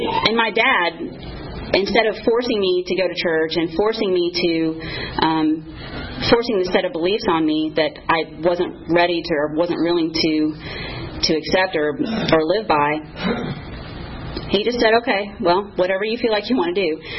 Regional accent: Georgia, United States; I grew up here in DeKalb County. I went to Dresden Elementary School. And then I went to Sequoia High School for about 2 weeks, maybe.

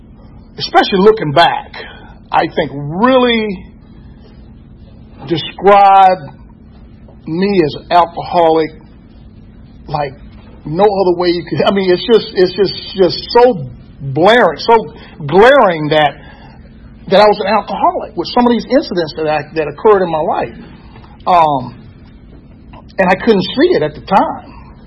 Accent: King Street, South Carolina, United States; I'm from South Carolina. I was born in a small town in South Carolina called King Street, South Carolina.

